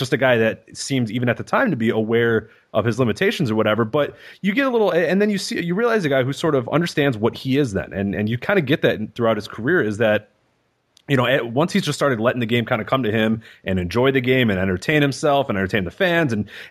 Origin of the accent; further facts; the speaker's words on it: Chicago, Illinois, United States; I grew up in Chicago, Michael Jordan, yes, or whatever